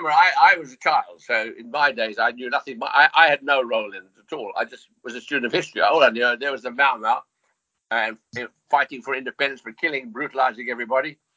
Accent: South Africa; I grew up in South Africa predominantly, and I'm still a member of the Democratic Party in South Africa.

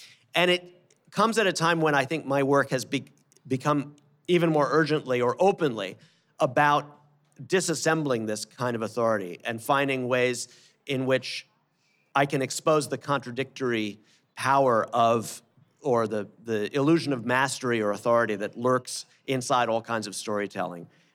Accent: New York City, New York, United States; growing up in New York, in Outer Borough, New York, in neighborhoods where there were generations of immigrants, including some very new ones

